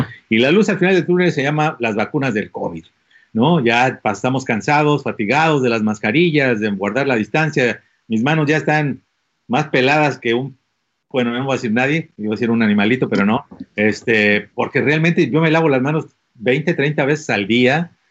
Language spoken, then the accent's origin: Spanish; Puebla, Mexico; No. Me ves cara a mí de político, por favor. No. Soy poblano.